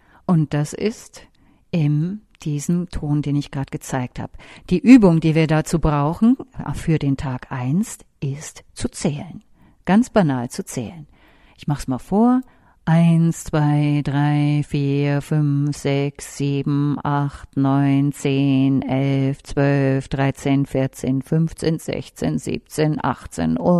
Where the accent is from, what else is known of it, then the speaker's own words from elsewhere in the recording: Hamburg, Germany; Also ich bin ja Hamburgerin